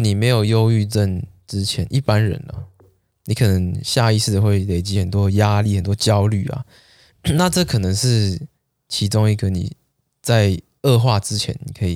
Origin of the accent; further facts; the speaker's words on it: Taiwan; 送给我们台湾人疫苗这样子